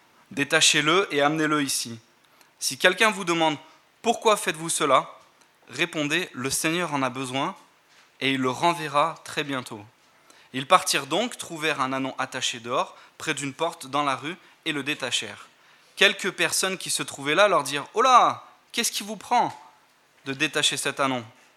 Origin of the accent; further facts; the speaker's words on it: Grenoble, Auvergne-Rhône-Alpes, France; moved away as an adult; now in United Kingdom; Je suis marié à Jessica, nous avons 3 enfants. Nous sommes originaires de Grenoble, de cette église. Et ça fait donc bientôt 2 ans que nous vivons en Écosse